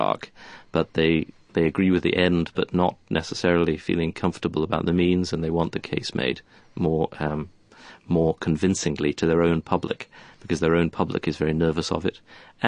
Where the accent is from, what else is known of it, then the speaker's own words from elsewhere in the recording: United Kingdom; As a Brit, it causes me some discomfort to think that I depend on the French changing their minds.